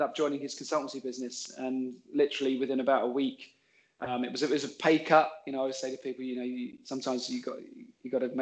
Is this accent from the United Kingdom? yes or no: yes; Tunbridge Wells, South East England, United Kingdom; I grew up playing street hockey as a kid. I'm from Tunbridge Wells.